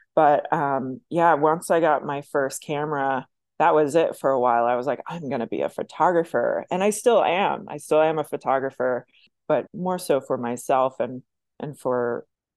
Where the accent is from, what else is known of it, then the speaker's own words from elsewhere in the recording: Kernersville, North Carolina, United States; now in Tulsa, United States; I grew up in Kernersville, North Carolina. It's between Winston-Salem and Greensboro.